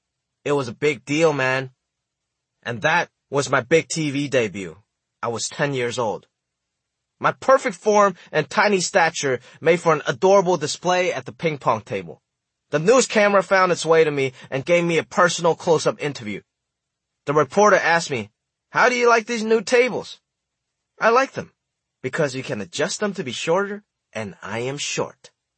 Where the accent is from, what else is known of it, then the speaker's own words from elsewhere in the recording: Hong Kong; English is a second language; I've always felt like an outsider, even as a Chinese kid growing up in Hong Kong. Hong Kong was a thriving British colony with its own government, and people in Hong Kong often looked down at their neighbors from mainland China.